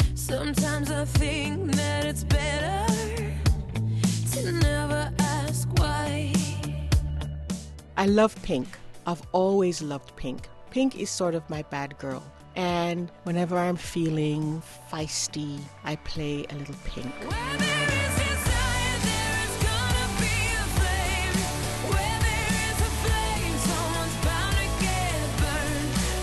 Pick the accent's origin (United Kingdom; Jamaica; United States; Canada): Jamaica; I am a Jamaican. I am a proud Jamaican.